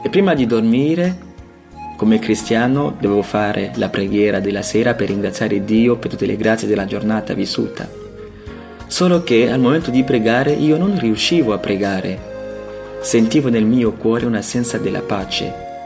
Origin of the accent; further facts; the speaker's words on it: Douala, Littoral, Cameroon; vengo dal Camerun, della città Douala. Io sono di una famiglia dove siamo 10 fratelli, siamo tutti maschi.